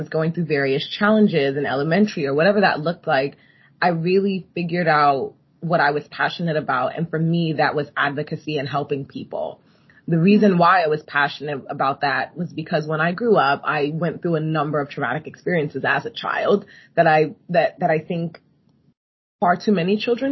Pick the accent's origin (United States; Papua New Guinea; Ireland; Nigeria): Nigeria; because I grew up partly in Nigeria